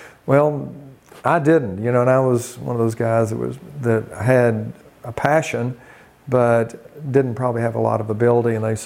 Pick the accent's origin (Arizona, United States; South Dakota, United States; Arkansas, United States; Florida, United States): Arkansas, United States; Hot Springs; also born or lived in Desark; I moved from Hot Springs, Arkansas, to a little town in eastern Arkansas called Desark, Arkansas.